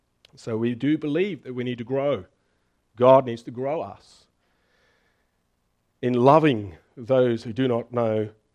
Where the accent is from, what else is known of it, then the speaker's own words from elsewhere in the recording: South Africa; moved away as an adult; now in Brisbane, Australia; When I was 18 years old, I was a migrant. I moved to Brisbane City and from South Africa, and I started out in uni